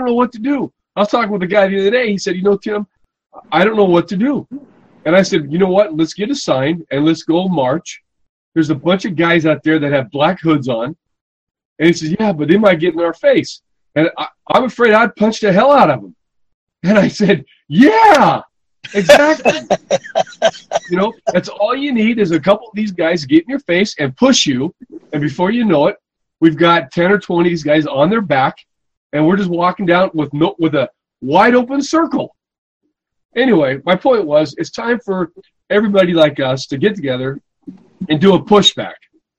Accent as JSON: {"language": "English", "region": "Oregon", "country": "United States", "tie": "born or raised there", "said": "I mean, I'm in Oregon, and then when I was raised in Oregon, we were all lumberjacks, cowboys, guys like this."}